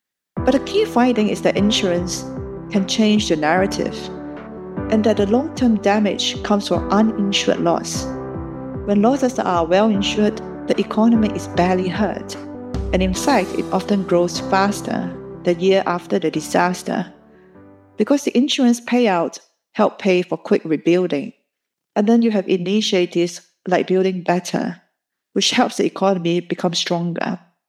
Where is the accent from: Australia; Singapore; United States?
Singapore; And so I'm a Singaporean